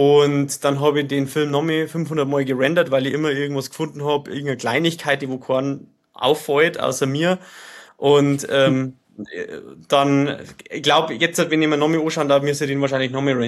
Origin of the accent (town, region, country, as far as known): Bavaria, Germany; born or raised there